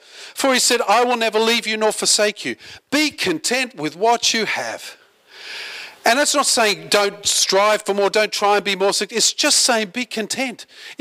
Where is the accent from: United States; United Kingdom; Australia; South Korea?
Australia; And so Aussies, all due respect to us, and I'm as Aussie as a gum leaf and I love my nation